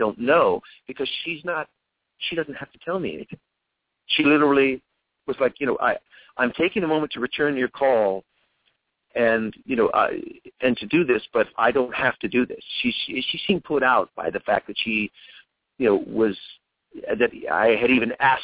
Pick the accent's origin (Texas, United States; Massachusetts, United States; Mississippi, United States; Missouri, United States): Massachusetts, United States; And, you know, we're all from Massachusetts.